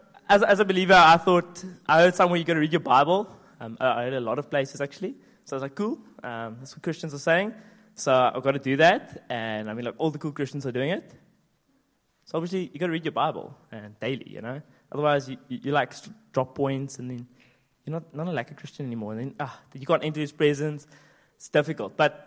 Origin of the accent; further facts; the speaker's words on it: George, Western Cape, South Africa; I come from George. It's in the Western Cape, which is it's the hood, guys.